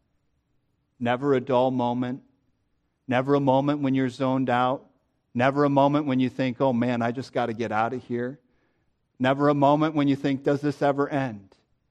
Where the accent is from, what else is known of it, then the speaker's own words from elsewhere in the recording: Midwest, United States; Now, I come from the Midwest.